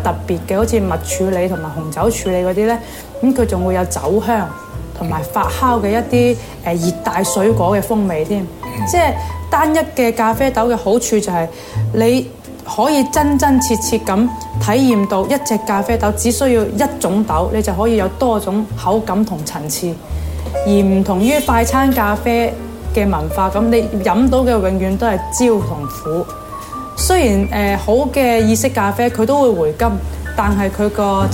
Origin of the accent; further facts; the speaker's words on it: Guangzhou, Guangdong, China; 我哋廣州人其實就苦同甩咧 是對於我們來說很大區別的